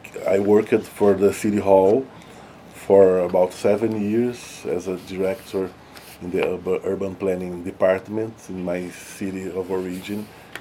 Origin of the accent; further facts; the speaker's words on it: Brazil; Yes, I'm from Brazil. I finished my bachelor's in architecture there.